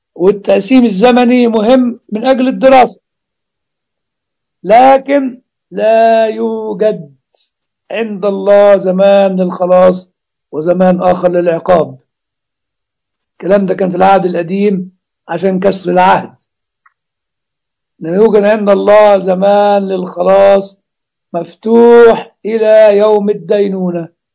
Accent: Egypt; عندنا في مصر لك حط في بطنك بطيخة صيفي

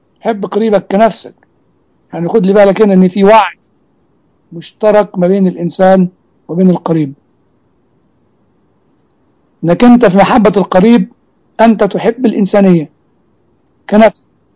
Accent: Egypt; في تعبير كان بيتقال دايما عندنا في مصر

